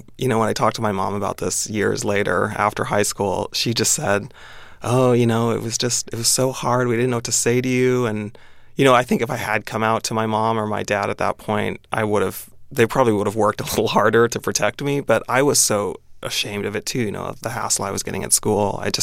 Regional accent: Spokane, Washington, United States; I grew up in Spokane, Washington, which me and my friends used to joke was a great place to leave.

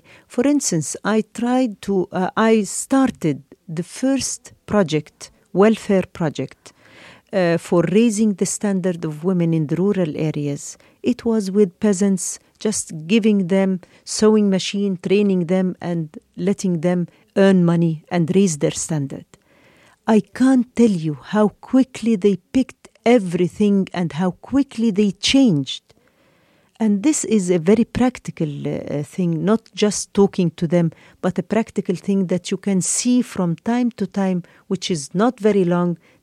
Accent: Egypt; although I am half British, but I was brought up in Egypt. I am completely Egyptian woman by my attitude, by my love to my country, by everything.

